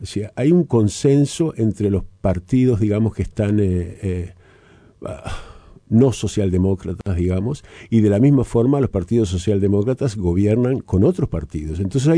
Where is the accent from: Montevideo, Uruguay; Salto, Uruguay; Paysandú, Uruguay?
Montevideo, Uruguay; yo nací en Montevideo, diría Darwin. Yo nací en La Unión, en la calle Comercio 2342.